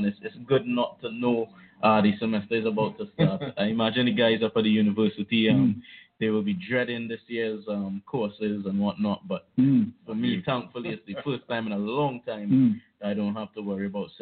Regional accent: Trinidad & Tobago; also born or lived in Essex; I come from Barbadian parentage, but I'm from Trinidad and Tobago.

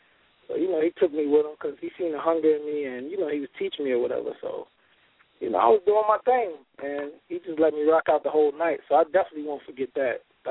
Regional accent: New York, United States; I was about 12 years old, you know, and I'm from New York. So, you know, I used to listen to the radio every day

